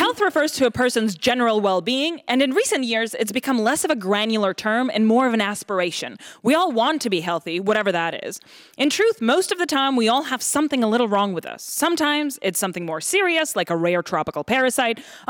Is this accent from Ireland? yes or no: no; Russia; I'm originally from Russia.